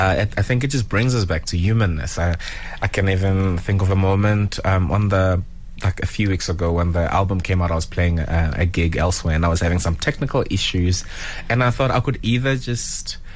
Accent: Limpopo, South Africa; a lot of people from where I'm from Twendo, from Venda really, really hold.

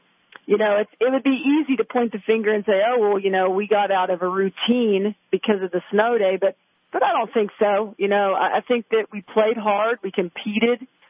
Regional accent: California, United States; moved away as an adult; You know, I'm from California. So when I moved here 8 years ago, I was like, snow day, postponement, you know, what's that about?

